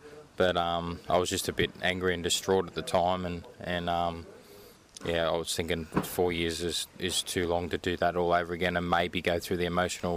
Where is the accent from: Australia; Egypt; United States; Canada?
Australia; Sydney, New South Wales; I want Sydney Olympics. honour win a gold medal in my hometown.